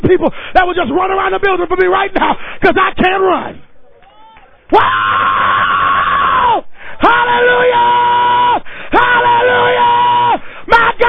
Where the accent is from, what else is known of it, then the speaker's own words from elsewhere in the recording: Hartford, Connecticut, United States; How you going to send me to a fight? I'm from Hartford, Connecticut.